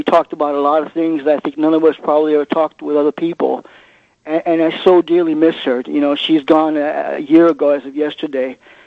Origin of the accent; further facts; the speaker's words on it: New York, United States; that growing up in New York wasn't so much the culprit, but my suffering could not be disconnected completely from New York because I didn't grow up in any place other than New York, obviously.